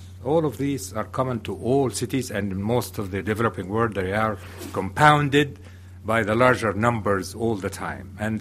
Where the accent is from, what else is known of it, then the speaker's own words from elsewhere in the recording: Egypt; I come originally from Egypt